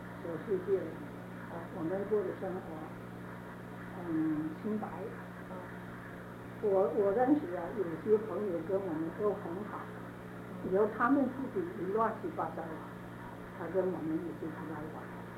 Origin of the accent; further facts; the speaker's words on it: China; 我们中国人，我看就是中等。